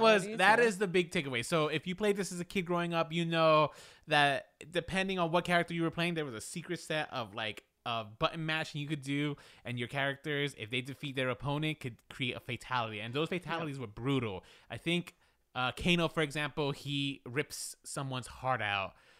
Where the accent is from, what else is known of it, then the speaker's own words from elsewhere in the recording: New York City, New York, United States; Because I remember growing up in the Bronx, like, passing by Fordham Road